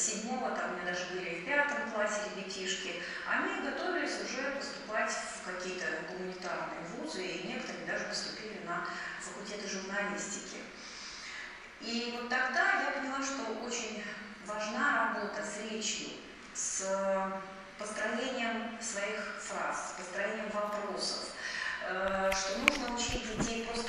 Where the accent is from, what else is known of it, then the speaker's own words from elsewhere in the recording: Novosibirsk, Novosibirsk Oblast, Russia; Я из Новосибирска, из Академгородка